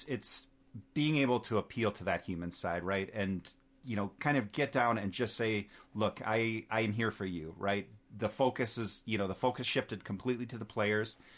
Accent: Rochester, Minnesota, United States; So I was born and raised in Rochester, Minnesota.

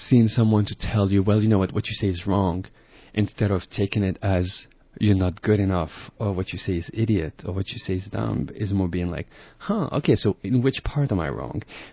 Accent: France; also born or lived in Morocco; So I grew up in France for several years, then went to Morocco. I always had a very loving and caring family. My youth is based on a lot of moving. I've moved a lot

